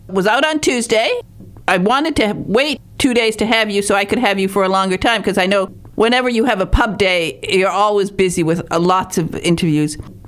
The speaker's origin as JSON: {"language": "English", "region": "Michigan", "country": "United States", "tie": "born there", "said": "I was born in March on March 28th, and it was one of the biggest snowstorms ever in northern Michigan."}